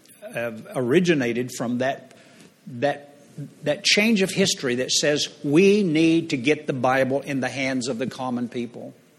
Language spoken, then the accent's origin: English; United States; And if there was no other advantage than that in being an American, that would be enough.